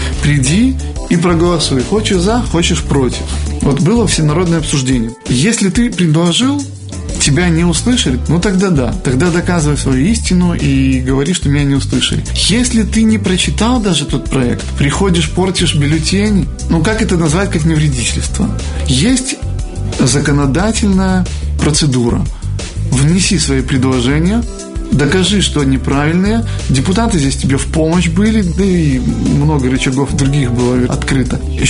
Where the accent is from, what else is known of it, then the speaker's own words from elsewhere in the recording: Belarus; Мы, белорусы, умные люди, мудрые люди. Мы трудолюбивые люди.